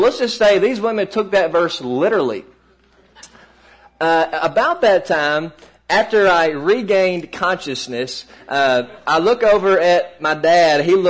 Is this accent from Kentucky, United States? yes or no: yes; Kentucky, United States; You know, we're from Kentucky. We're here to worship with you guys.